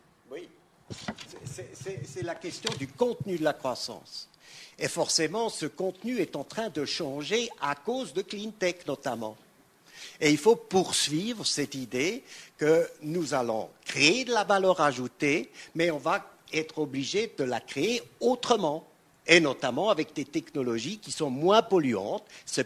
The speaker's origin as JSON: {"language": "French", "country": "Switzerland", "said": "Je suis un Suisse allemand pragmatique"}